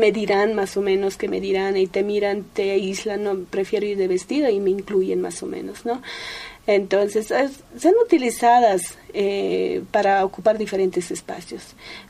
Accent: Gualata Grande, La Paz, Bolivia; yo soy migrante de provincia Omasuyos, comunidad Gualata Grande. Mi pueblo es un pueblo muy reconocido también por la gente que fabrican...

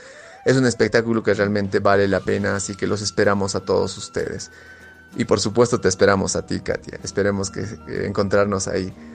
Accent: Bolivia; la transformación continua que tenemos como bolivianos de mudar de piel.

